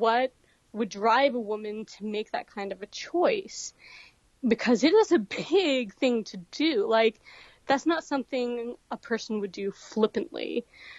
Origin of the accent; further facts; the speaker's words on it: the South, United States; I mean, I grew up in the South, so I feel pretty comfortable with like the dialect, the regional habits and cultural norms that happen in Alabama, Florida, Georgia, that general area.